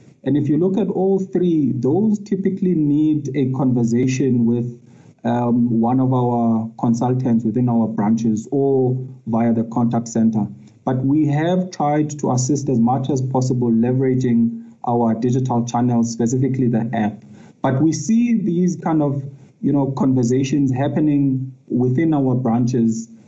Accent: Mount Frere, Eastern Cape, South Africa; also born or lived in Matatiele; I just think back to where I grew up in Mount Frere and Matatiel

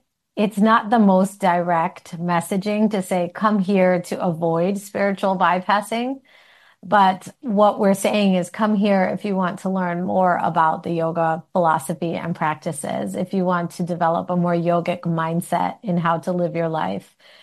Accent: Detroit, Michigan, United States; born there; When I was born in Detroit, and my parents had immigrated from India, from Gujarat, at various years in the late 60s and early 70s. And then I was born in the early 80s. And I grew up in a Hindu household.

